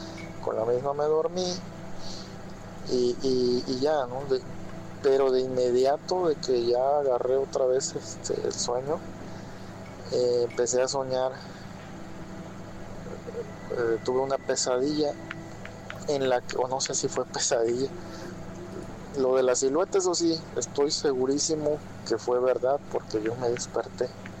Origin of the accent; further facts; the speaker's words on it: Poza Rica, Veracruz, Mexico; Yo soy de Poza Rica, Veracruz, pero me tocó en un pozo pues no muy lejos.